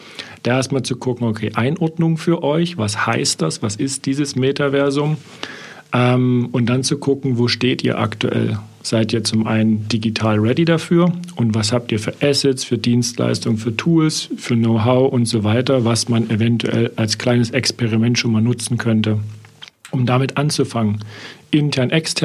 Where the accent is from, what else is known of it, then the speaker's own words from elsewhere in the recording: Dresden, Saxony, Germany; now in Nuremberg, Germany; Dresden ist ja meine Heimatstadt, von daher bin ich auch mal wieder da, freut mich. Aktuell Nürnberg